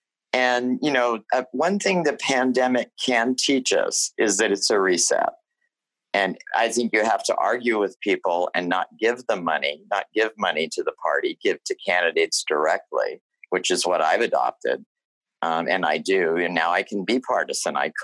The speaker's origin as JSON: {"language": "English", "region": "Texas", "country": "United States", "tie": "born or raised there", "said": "Well, I grew up in West Texas. It's very reminiscent of West Texas."}